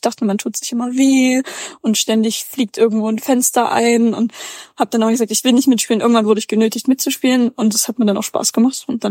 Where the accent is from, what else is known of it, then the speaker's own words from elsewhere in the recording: Leipzig, Saxony, Germany; born there; Bin gebürtige Leipzigerin.